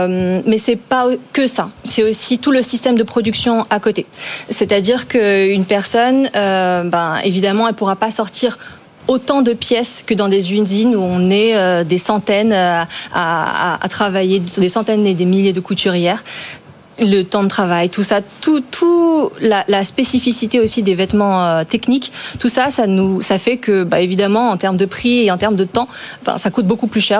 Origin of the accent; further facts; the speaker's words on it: France; on a cherché à faire plus proche parce qu'on est français